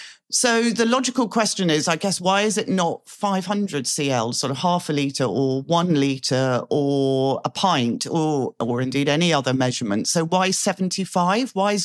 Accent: United Kingdom; So as a Brit, I've been brought up with miles and pints and feet and inches, etc., as my units of measurement.

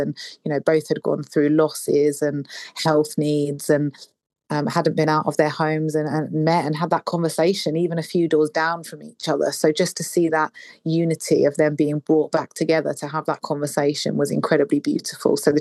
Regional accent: London, United Kingdom; we're going to go back to my hometown where I'm from, London, like the best place ever.

